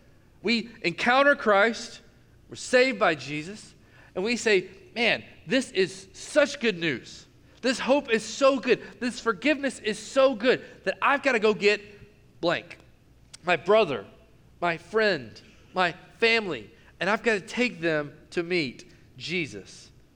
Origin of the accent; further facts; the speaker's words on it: Knoxville, Tennessee, United States; See, I grew up in Knoxville, Tennessee. Specifically, South Knoxville.